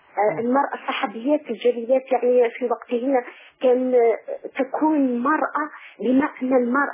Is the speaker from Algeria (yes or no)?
yes; Algeria; أنا أخت من الجزائر.